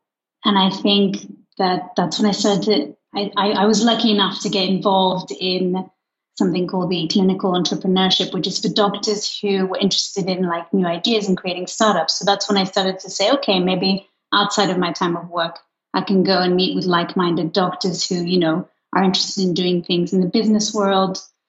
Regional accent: Luxembourg; because I grew up in Luxembourg

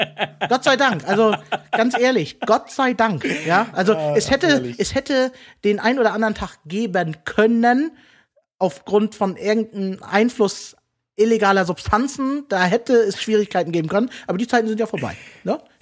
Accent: Germany; selbst ich als Deutscher würde es feiern, wenn Erdogan auf meine Hochzeit kommt

